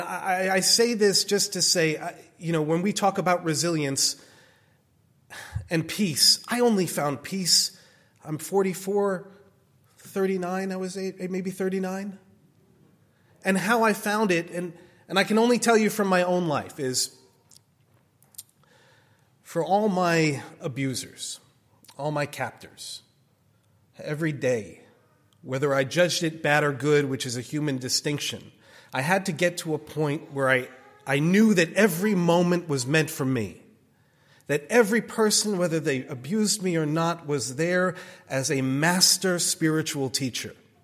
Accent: New Jersey, United States; also born or lived in Colombia; My mother was Austrian and Jewish, my father Italian and Catholic. So for much of my life, growing up in New Jersey, I spoke like this for a very, very long time.

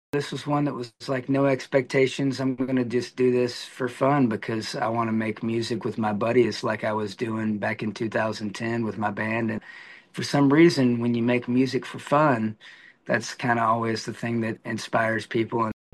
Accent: Huntsville, Alabama, United States; also born or lived in Auburn / Nashville / Los Angeles; I grew up in Huntsville, Alabama. So I was born in Auburn, Alabama, and then grew up in Huntsville. And stayed there until college

